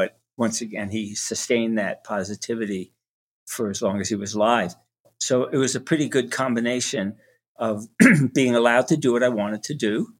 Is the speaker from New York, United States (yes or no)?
yes; Brooklyn, New York, United States; born there; I was born in Brooklyn, New York. A lot of concrete, not a lot of nature